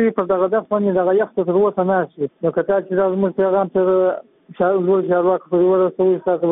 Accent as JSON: {"language": "Pashto", "region": "Kandahar", "country": "Afghanistan", "said": "زه د کندهار اوسیدونکو یم"}